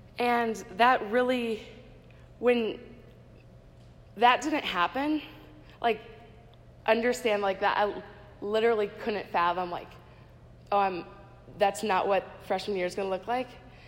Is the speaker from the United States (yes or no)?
yes; Minnesota, United States; nobody had ever heard of it because I'm from Minnesota.